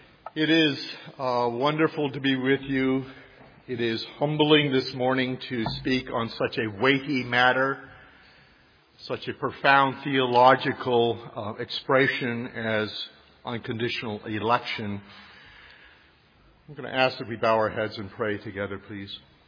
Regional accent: Illinois, United States; When we were growing up in Illinois back in the old days, he had a 58 Oldsmobile

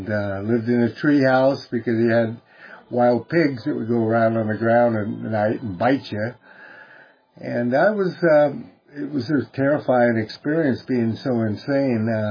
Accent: Portland, Oregon, United States; I'm originally from Portland, Oregon. We opened up a house and started taking people in.

